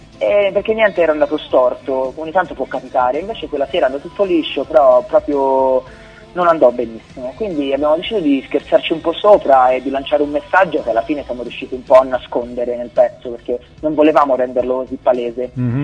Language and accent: Italian; Florence, Tuscany, Italy; siamo due ragazzi, veniamo da Firenze, ormai veniamo insieme da un po' di anni